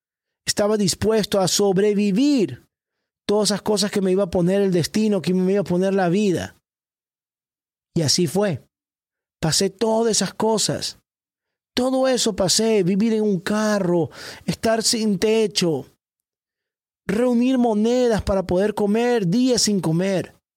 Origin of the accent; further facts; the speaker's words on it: Ecuador; moved away as an adult; Pero yo en mi país no tuve que reclamarles nada. Si me hubiese quedado en Ecuador para ser bombero, yo ahorita estuviera como jefe de bombero